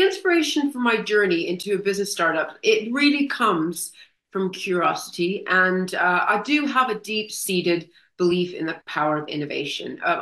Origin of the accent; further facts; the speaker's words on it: Canada; now in United Kingdom; I'm a Canadian native. I've been in the UK for the last 25 years.